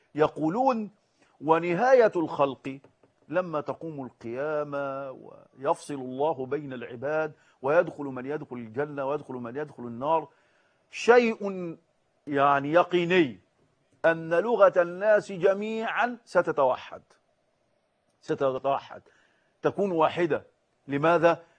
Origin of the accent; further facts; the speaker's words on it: Egypt; وخاصة في بلدنا مصر